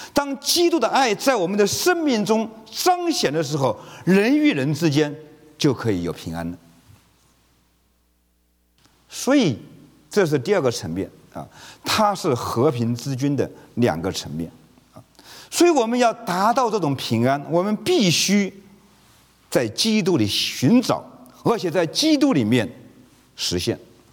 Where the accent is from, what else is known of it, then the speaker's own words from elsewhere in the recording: China; 这我们从中国来的已经很清楚